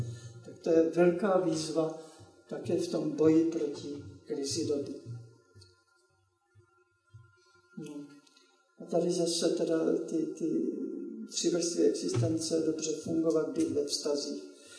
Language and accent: Czech; Tišnov, South Moravian Region, Czechia; also born or lived in Prostějov; pocházím z Prostějova, proti Hanákům, anebo jsem prožil jako rozhodující dospívání v Tišnově